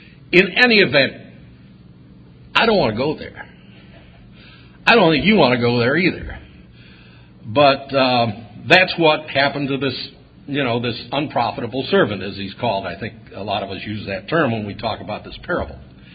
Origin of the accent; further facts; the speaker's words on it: Irondequoit, New York, United States; I remember when I was growing up in Irondequoit, New York, I was sort of a jerk as a kid